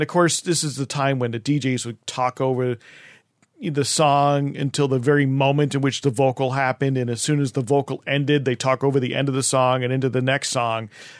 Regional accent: Toms River, New Jersey, United States; I grew up in Toms River, New Jersey, which is about 70 miles south of Manhattan as the crow flies. Down at the Jersey Shore, just inland from Seaside Heights

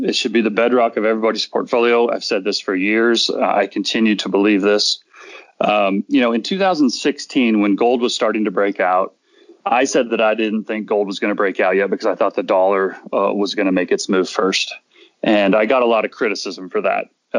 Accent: Canada; all of a sudden, as a Canadian, you just made 20%.

